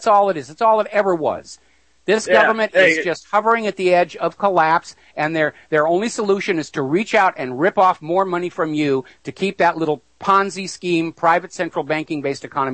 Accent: New Hampshire, United States; now in Hawaii, United States; I'm not from Hawaii. I live in Hawaii at the moment.

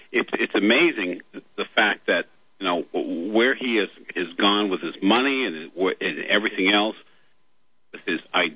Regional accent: Massachusetts, United States; And I'm from Massachusetts.

